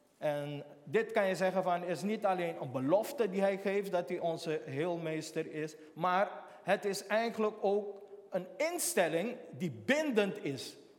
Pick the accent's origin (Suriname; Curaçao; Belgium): Suriname; Ik zeg, nou... Ik kom uit Suriname. Ja? Ja, ik kom uit Suriname.